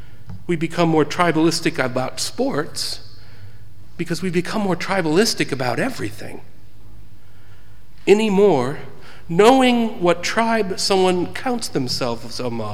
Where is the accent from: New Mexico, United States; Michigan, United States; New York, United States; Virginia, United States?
Michigan, United States; Ann Arbor; I grew up in Ann Arbor, about 3 miles from the stadium on the other side of town.